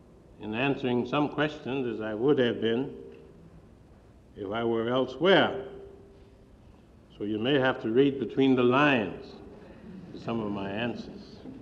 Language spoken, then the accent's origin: English; Virginia, United States; I grew up in the South. My background is Southern. Notice I didn't say Deep South. It's because I come from Virginia.